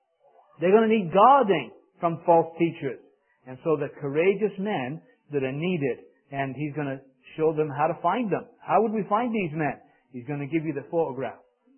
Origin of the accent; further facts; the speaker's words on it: England, United Kingdom; I'm from Northern England